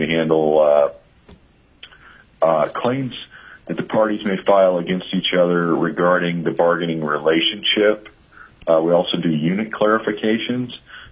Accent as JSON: {"language": "English", "town": "Anchorage", "region": "Alaska", "country": "United States", "said": "I'm from Anchorage, Alaska."}